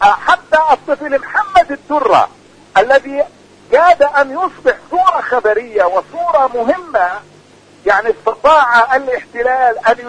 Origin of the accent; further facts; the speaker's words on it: Palestine; وأننا كفلسطينيين لا يوجد لدينا رؤية أو خطة لمواجهة ما يجري اتجاه الأطفال الفلسطينيين.